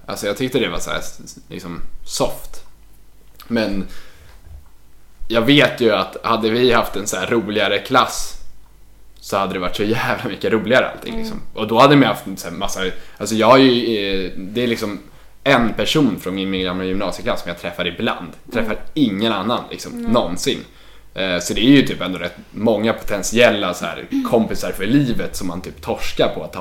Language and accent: Swedish; Sweden; jag kommer från Sverige och känner ingen här typ.